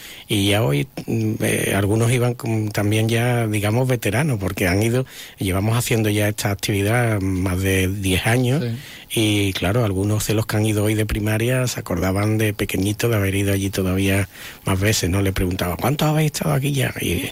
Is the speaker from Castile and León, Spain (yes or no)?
no; Estepa, Andalusia, Spain; me ha recordado muchísimas cosas de mi infancia en la Semana Santa de Estepa